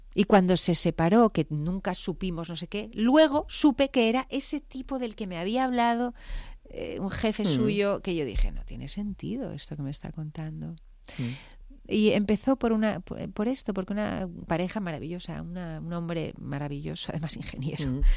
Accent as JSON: {"language": "Spanish", "town": "Barcelona", "region": "Catalonia", "country": "Spain", "said": "yo que soy de Barcelona"}